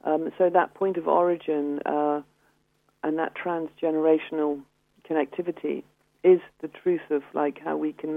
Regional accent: Ireland; certainly when I grew up in Ireland, there was a lot of disciplining in schools.

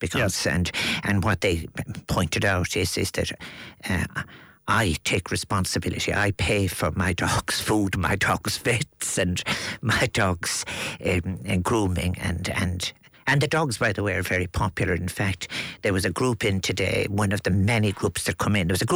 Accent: Limerick, Munster, Ireland; born there; I was born into quite some security when I was born in Limerick City.

